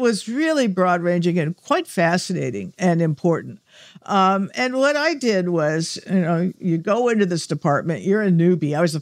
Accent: Arizona, United States; I'm from Arizona. We didn't have a Coast Guard.

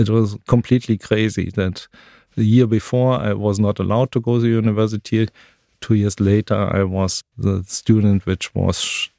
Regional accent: Germany; English is a second language; East Germany went down in such chaos, because it was my home country.

